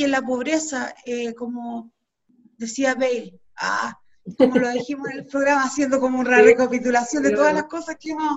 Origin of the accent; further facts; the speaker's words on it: Chile; De que nosotros como chilenos y chilenas